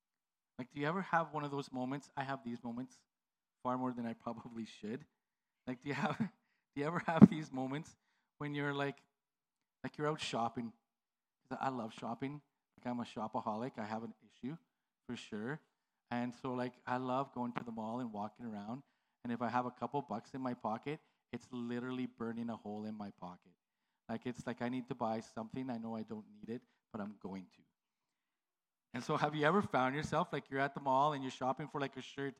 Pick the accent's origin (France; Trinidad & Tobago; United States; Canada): Canada; Calgary, Alberta; I grew up in Calgary. There's over 1 million people.